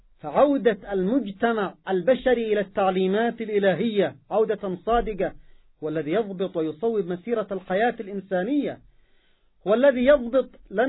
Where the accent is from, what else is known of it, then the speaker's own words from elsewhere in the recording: Yemen; عندنا في اليمن وفي غير اليمن الجهات المعنية تقدم النصائح والإرشادات